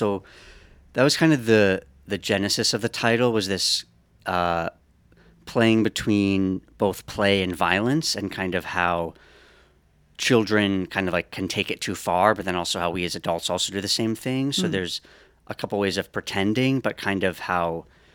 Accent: Brooklyn, New York, United States; now in Newburgh, United States; So I grew up in Brooklyn and I moved to Newburgh in the Hudson Valley about 4 years ago.

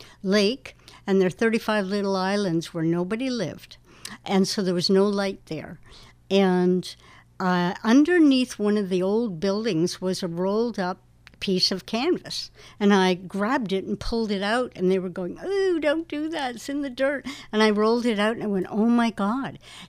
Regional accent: Canada; now in United States; I'm Canadian, and I was always looking for where's home all over the world. And finally, I ended up coming up to the Catskills by a friend I met in Guatemala.

